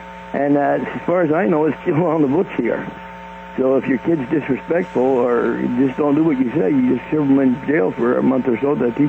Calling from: Quebec, Canada; from Quebec.

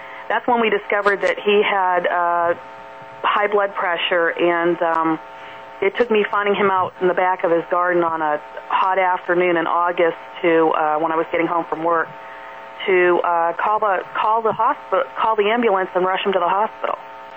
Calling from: Columbus, United States; Hi, Kevin. … from Columbus.

